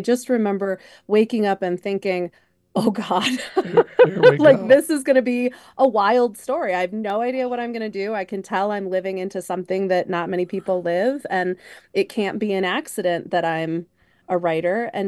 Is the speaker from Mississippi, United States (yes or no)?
no; Illinois, United States; It felt like a way to transcend the place that I lived, which I didn't love growing up in the Chicago suburbs